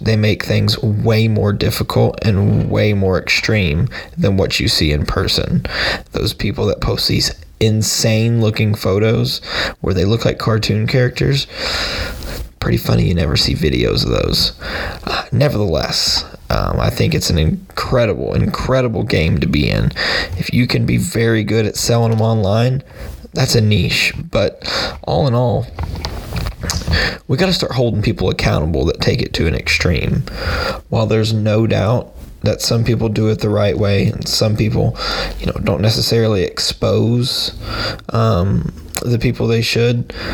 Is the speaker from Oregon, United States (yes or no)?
no; Bryan, Texas, United States; I'm 24 years old. I'm from Bryan, Texas. I've lived here my entire life.